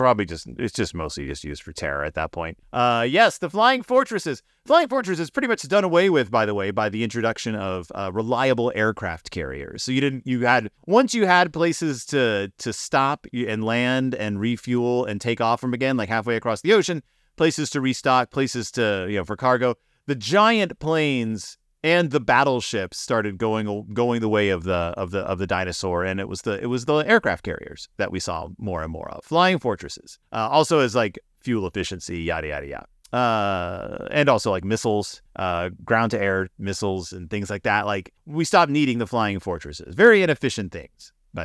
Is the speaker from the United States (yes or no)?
yes; Spring, Texas, United States; Fun fact, I'm from Spring, Texas, which is not a city. It is a census-designated area just north of the city of Houston.